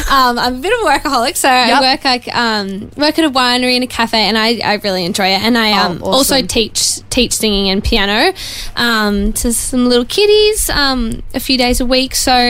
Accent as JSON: {"language": "English", "town": "Gerringong", "region": "New South Wales", "country": "Australia", "tie": "born or raised there", "also_born_or_lived": "United States", "said": "Always been in Gerringong, pretty much. I was born in the States, but have lived here."}